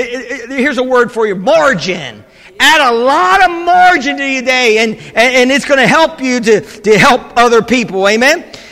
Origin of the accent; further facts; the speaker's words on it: Ireland; I'm Irish. Irish. You know, we're a fighting Irish.